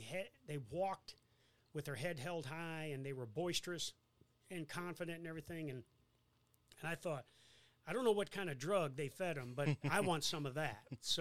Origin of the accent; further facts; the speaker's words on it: Davenport, Iowa, United States; also born or lived in Springfield, Illinois; Well, I was born in Springfield, Illinois, and shortly after I was born, my family, we moved to Davenport, Iowa, Quad Cities, USA. And I grew up there in Davenport, blue-collar town